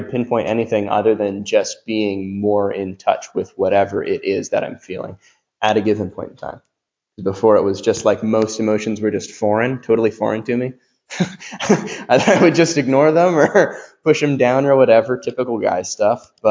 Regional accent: Hamburg, Pennsylvania, United States; So this was last Saturday. So my parents, I grew up in Hamburg. My parents are moving from my childhood home where I spent my entire life to now Pottsville. I live in Pottsville

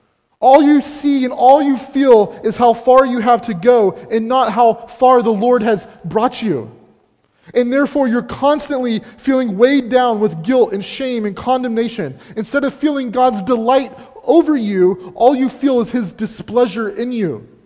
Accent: Seattle, Washington, United States; I was born in Seattle, and growing up in Seattle, I learned to like to.

